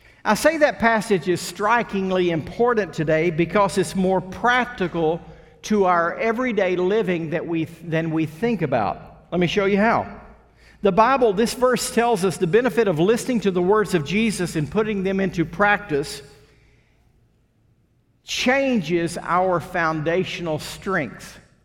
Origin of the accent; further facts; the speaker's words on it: Longview, Texas, United States; when I was a little boy growing up in Longview, Texas